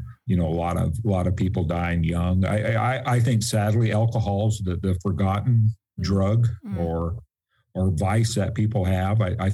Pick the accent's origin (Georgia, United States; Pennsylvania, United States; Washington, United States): Washington, United States; Seattle; born there; I was born in Seattle, and I love Seattle.